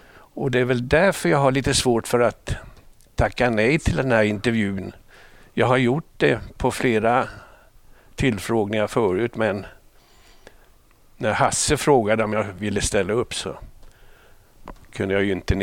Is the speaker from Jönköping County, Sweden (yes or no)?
yes; Jönköping County, Sweden; Jag är uppväxt på småländska höglandet.